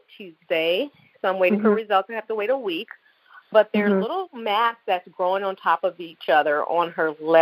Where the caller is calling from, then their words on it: Buffalo, New York, United States; I was calling you from Buffalo, New York again